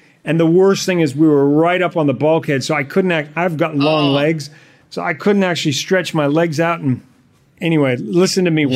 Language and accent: English; New Zealand; I'm from New Zealand.